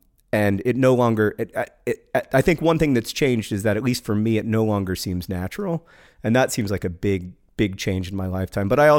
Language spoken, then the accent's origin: English; Oklahoma, United States; I had the pleasure of marrying my husband in my home state of Oklahoma